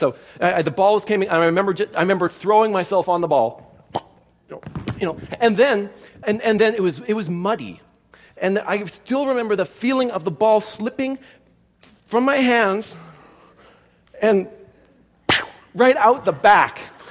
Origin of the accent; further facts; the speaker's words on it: Canada; I grew up in Canada